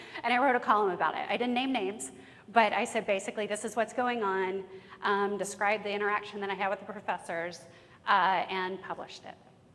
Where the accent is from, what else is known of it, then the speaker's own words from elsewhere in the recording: Alabama, United States; born there; I was born in Alabama, I call her mama.